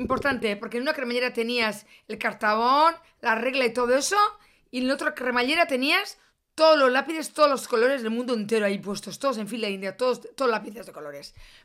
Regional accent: San Sebastián, Basque Country, Spain; yo me acuerdo de pequeña, andaba por San Sebastián

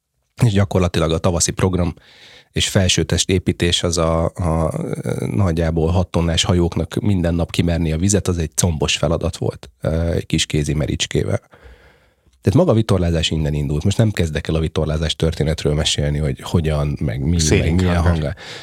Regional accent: Balatonalmádi, Veszprém County, Hungary; Tehát ott születtem, Balaton-Almádiban. Ez a kedvenc városom, szeretem Balaton-Almádit

